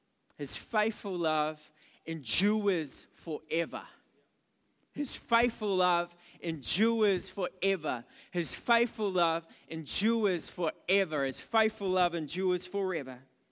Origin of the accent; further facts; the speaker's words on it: New Zealand; we come from New Zealand. We're, you know, tall poppy syndrome. Cut down the people who look like they're standing up, and let's all be humble.